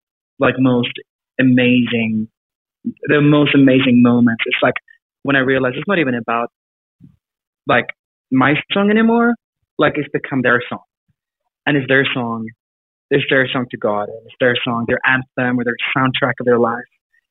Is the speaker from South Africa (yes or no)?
yes; South Africa; also born or lived in Sweden; I grew up in Sweden and Africa, of all places.